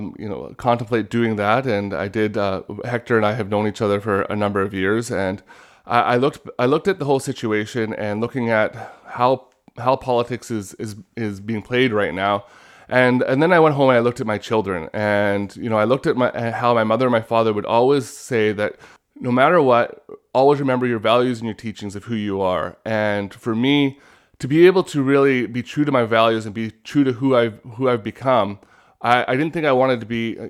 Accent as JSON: {"language": "English", "town": "Vancouver", "region": "British Columbia", "country": "Canada", "tie": "born or raised there", "said": "I've been born and raised in Vancouver. I've lived in the Musqueam community all my life, which is located at in South Vancouver near the mouth of the Fraser River. I was raised in that neighborhood. I went to Southlands"}